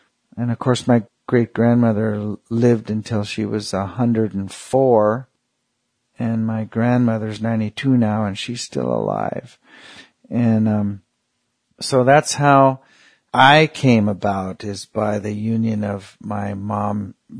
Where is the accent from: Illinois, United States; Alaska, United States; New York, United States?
Alaska, United States; Anchorage; I was born and raised in Anchorage and grew up there. And I went to church all my life